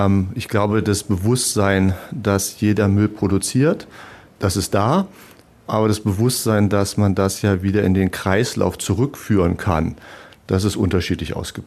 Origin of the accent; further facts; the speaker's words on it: Berlin, Germany; in Berlin, wo ich herkomme, gab es das nicht.